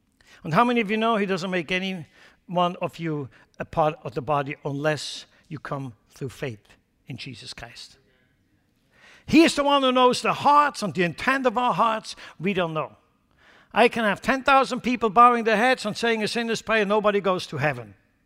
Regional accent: Switzerland; accent: Swiss; English is a second language; I will always keep my Swiss accent.

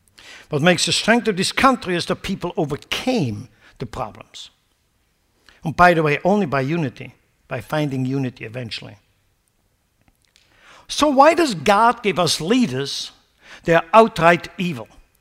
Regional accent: Switzerland; English is a second language; Let me tell you something. I grew up in Switzerland. They came out of the Second World War.

